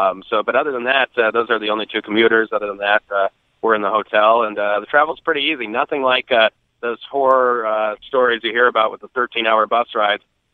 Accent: Minnetonka, Minnesota, United States; Yeah, well, I'm from Minnetonka.

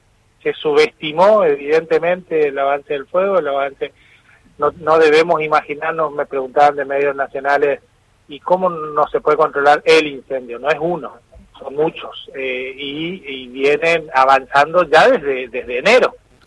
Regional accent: Corrientes, Argentina; de la cual somos orgullosos los correntinos, pero que tenemos los argentinos

